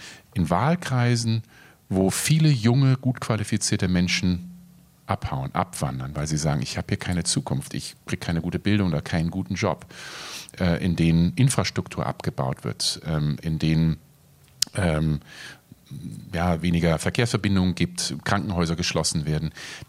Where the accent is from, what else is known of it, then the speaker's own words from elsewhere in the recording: North Rhine-Westphalia, Germany; Ich bin in Nordrhein-Westfalen aufgewachsen oder in Rheinland-Pfalz, auch zwei Regionen, die große, große Probleme haben.